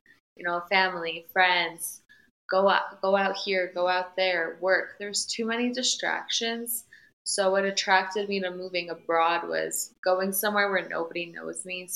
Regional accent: Chicago, Illinois, United States; I'm from Chicago originally, and I loved working and living there.

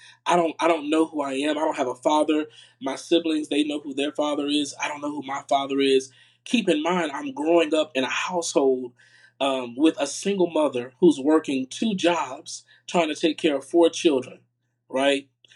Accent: Tickfaw, Louisiana, United States; It's a small village where I'm from, actually. But I'm from Tickfall, Louisiana. Born and raised there.

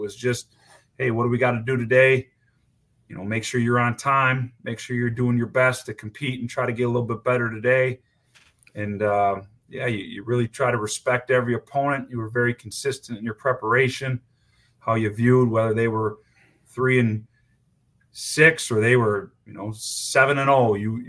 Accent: Wisconsin, United States; So growing up in Wisconsin, being a football guy, being aware of college, all levels

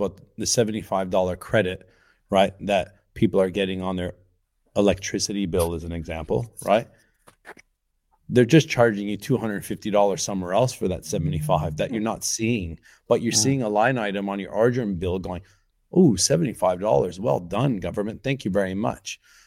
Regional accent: Canada; we're not ones to put on heaters in this country because we're from Canada originally

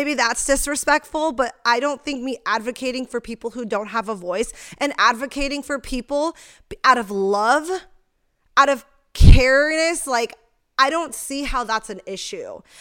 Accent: United States; I'm an American citizen. I'm from America. I was raised in the United States.

